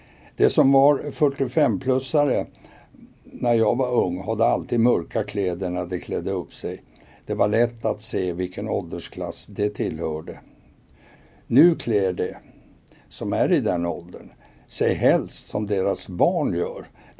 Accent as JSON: {"language": "Swedish", "town": "Stockholm", "region": "Stockholm County", "country": "Sweden", "tie": "born or raised there", "said": "När jag växte upp i Stockholm och inte hade det så fett"}